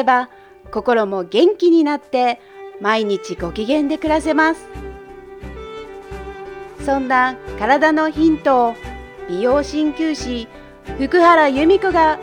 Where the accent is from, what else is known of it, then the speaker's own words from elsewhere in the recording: Okinoerabu Island, Kagoshima, Japan; 沖永良部島は私の故郷なんですけども、この間ちょっと帰ってきた時に撮りためたね